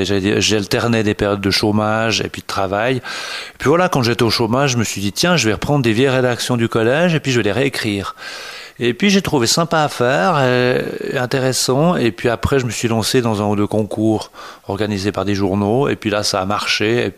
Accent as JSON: {"language": "French", "town": "Lausanne", "region": "Vaud", "country": "Switzerland", "tie": "born or raised there", "said": "À Lausanne."}